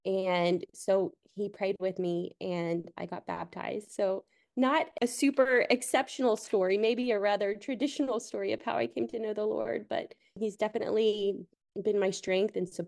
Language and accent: English; Tulsa, Oklahoma, United States; Hello there. I am from Tulsa, Oklahoma.